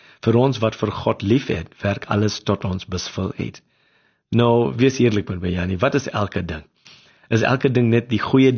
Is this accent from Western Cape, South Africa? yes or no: no; Durban, KwaZulu-Natal, South Africa; also born or lived in New Zealand; ek was groot geword in Durban. En as jy Indiër in Suid-Afrika is, jy nie volle swart mens, jy is genoem een halve swart. Maar omdat ek in Nieu-Seeland gebleef vir 12 jaar, ek kom terug, ek is nie meer een halve swart nie, ek is nou all black.